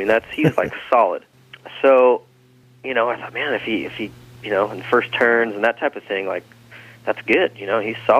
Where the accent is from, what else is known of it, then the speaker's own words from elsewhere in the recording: Arizona, United States; growing up in Arizona, you know, he and his older brother Michael, they've been around forever, you know.